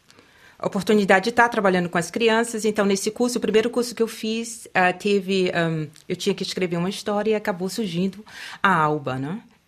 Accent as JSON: {"language": "Portuguese", "town": "Salvador", "region": "Bahia", "country": "Brazil", "moved": "yes", "lives_now": "Germany", "said": "E eu venho de Salvador para a Alemanha e também me encontrei nesse estado de estar sozinha."}